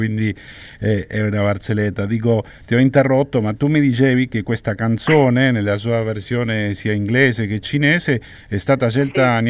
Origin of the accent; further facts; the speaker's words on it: Argentina; Italian is a second language; perché come argentino, speaker della radio argentina